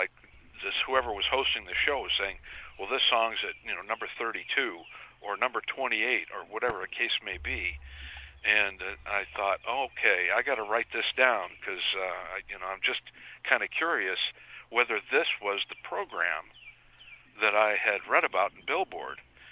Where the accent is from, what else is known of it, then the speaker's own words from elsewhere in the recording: Indiana, United States; I'm originally from Indiana